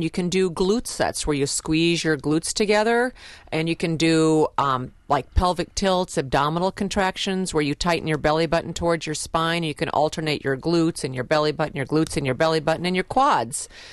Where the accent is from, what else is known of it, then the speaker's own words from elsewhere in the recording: Iowa, United States; Yay. We're from Iowa. Woo, woo, woo. Sorry, we're from Iowa.